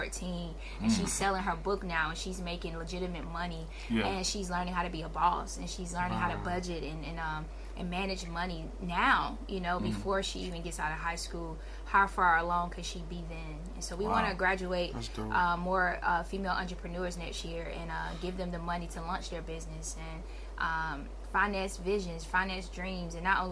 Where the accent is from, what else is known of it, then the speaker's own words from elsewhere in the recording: College Park, Georgia, United States; Oh, I'm from College Park, Georgia. ATL, Georgia